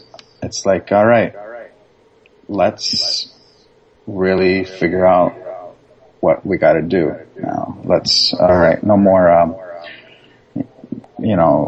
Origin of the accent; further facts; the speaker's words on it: Binghamton, New York, United States; born there; also born or lived in Athens, Greece / Michigan; I was born in Binghamton, New York, and I basically migrated back to Athens, Greece, in Ambelokipos, and so I resided there for about 6-7 years, and then my father basically followed his best friend to Michigan, and that's where I've been for a good 25 years.